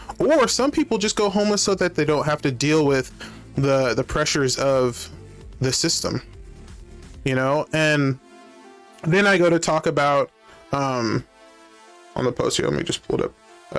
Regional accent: Washington, United States; also born or lived in Tacoma; I'm from Washington State. I used to live in Tacoma, the Spanaway, Parkland area is usually where I was, or in, like, Midland, you know, Puyallup, stuff like that, right?

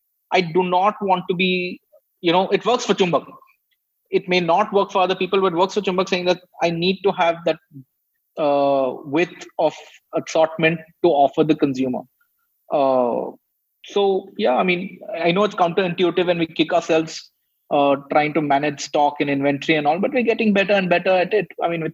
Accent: India; We love the fact that we're Indian. We're proud to be that.

